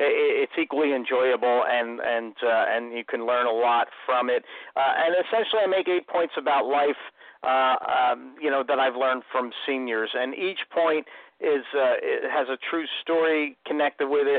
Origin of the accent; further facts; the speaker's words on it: Philadelphia, Pennsylvania, United States; I said, you got to understand, I'm from South Philadelphia.